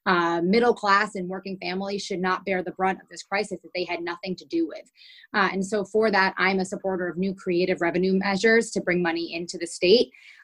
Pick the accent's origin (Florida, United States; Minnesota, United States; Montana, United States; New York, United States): New York, United States; Saugerties; I grew up here. I grew up in Saugerties, went to Saugerties High School, which is a public school